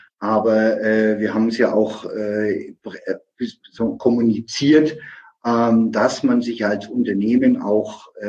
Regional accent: Nuremberg, Bavaria, Germany; aus meiner Heimatstadt Nürnberg-Fürth

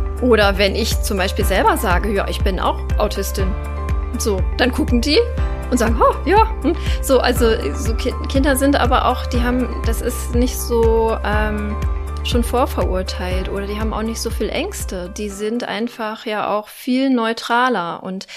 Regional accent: Buchholz in der Nordheide, Lower Saxony, Germany; Ich bin 43 Jahre alt. Ich komme aus Buchholz in der Nordheide

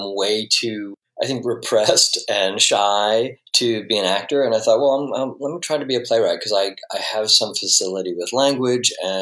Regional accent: Detroit, Michigan, United States; I was living in Metro Detroit at the time as a kid. I grew up in the Detroit area.

